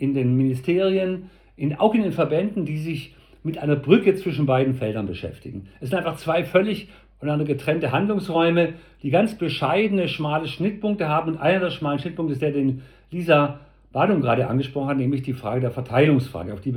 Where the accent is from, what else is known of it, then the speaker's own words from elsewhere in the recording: Baden-Württemberg, Germany; für mich als Schwabe